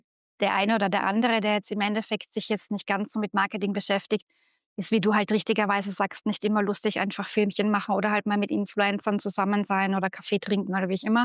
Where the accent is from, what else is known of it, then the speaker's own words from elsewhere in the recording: Austria; accent: Austrian; ich habe ja Medienmanagement studiert in Österreich. Man hört es ja vielleicht, mein Dialekt. … bei BeMine.